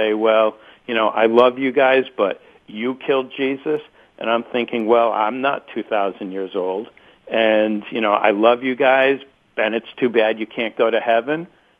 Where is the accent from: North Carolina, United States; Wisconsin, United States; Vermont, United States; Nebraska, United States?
Vermont, United States; I grew up in Vermont, which is true, and I grew up in a Jewish home, and we didn't have Christmas trees.